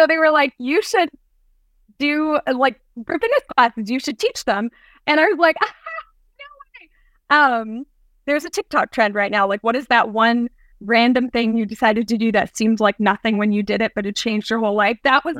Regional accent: Pennsylvania, United States; I'm originally from the Poconos

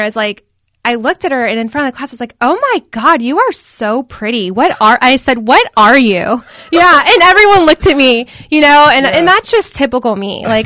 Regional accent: Naples, Florida, United States; now in Orlando, United States; And I started in my hometown, Naples.

